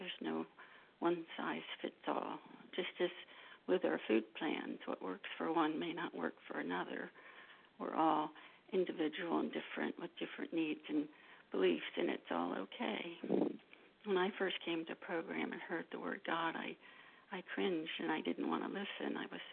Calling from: California, United States; in California, compulsive eater

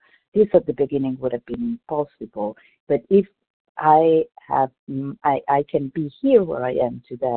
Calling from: Davis, California, United States; I am calling from Davis, California.

